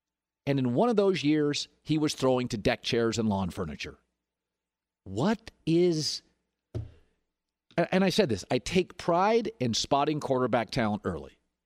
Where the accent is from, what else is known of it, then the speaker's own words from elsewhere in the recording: Seattle, Washington, United States; you know, I grew up in Seattle.